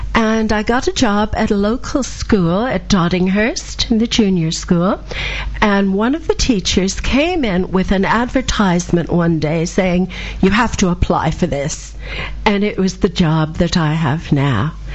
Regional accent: Detroit, Michigan, United States; now in United Kingdom; I'm originally from Detroit in Michigan.

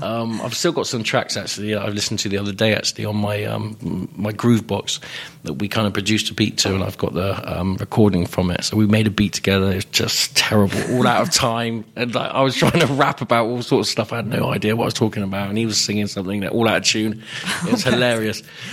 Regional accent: Bristol, South West England, United Kingdom; Where I was from Bristol, I had this kind of trip-hop, hip-hop kind of influence, multi-fusion of reggae, hip-hop and urban kind of music.

